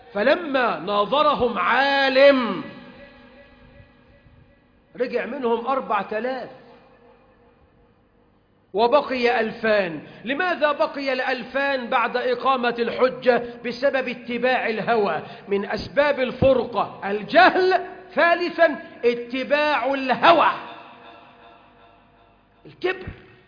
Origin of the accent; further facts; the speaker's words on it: Egypt; بلدنا مصر